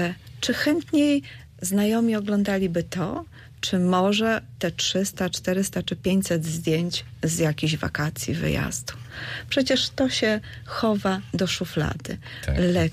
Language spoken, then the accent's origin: Polish; Baltic coast, Poland; liceum, które gdzieś tam kończyłam daleko, wiele kilometrów stąd, bo pochodzę z nadmorza.